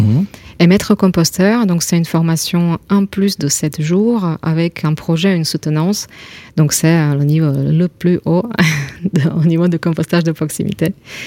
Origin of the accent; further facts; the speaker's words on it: Slovakia; French is a second language; now in France; moi, je viens de Slovaquie. En Slovaquie, il n'y a pas beaucoup de maîtres composteurs.